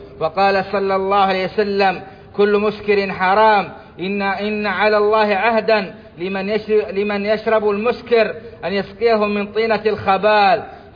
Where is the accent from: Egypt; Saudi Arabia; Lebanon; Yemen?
Saudi Arabia; ومن أشهر تلك الدول بلادنا السعودية، التي منعت تلك المخدرات من ديارها خوفا على مواطنيها